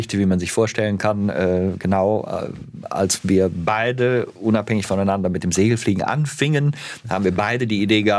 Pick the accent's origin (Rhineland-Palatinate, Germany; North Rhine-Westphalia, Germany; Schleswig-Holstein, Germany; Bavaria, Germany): North Rhine-Westphalia, Germany; Bonn; ich bin ja in Bonn geboren. Ich bin ja tatsächlich Rheinländer. Ich weiß ja nicht, ob die Leute das wissen. Aber ich bin aus dem Rheinland. Nee, aber ich habe dann das Hochdeutsche was gelernt mit der Zeit.